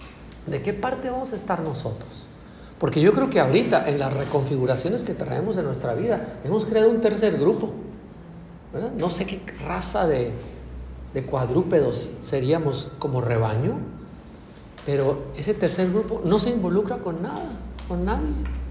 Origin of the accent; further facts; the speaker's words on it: Mexico; ¿qué clase de pueblo somos nosotros, los mexicanos?